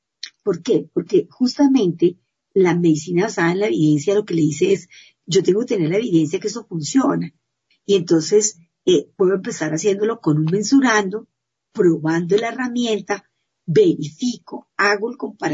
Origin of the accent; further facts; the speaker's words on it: Colombia; Cuando no se tiene, como es el caso en mi país, en Colombia, lo hablo específicamente en nuestro contexto